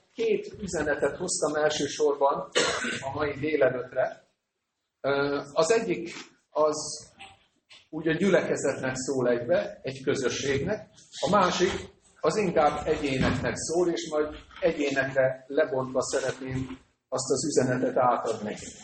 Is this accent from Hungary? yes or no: yes; Miskolc, Borsod-Abaúj-Zemplén, Hungary; Miskolcról jöttünk. Miskolcon négy baptista gyülekezet van. A miénk azt úgy hívják, hogy Belvárosi Baptista Gyülekezet.